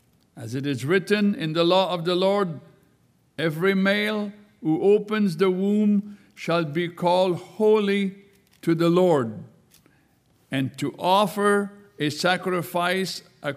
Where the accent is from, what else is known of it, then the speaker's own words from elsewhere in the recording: United States; because yes, I am an American. Those of you doubting, I can bring my papers.